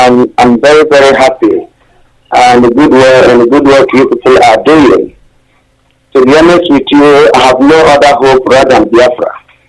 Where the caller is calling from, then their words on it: London, United Kingdom; I'm calling from London here.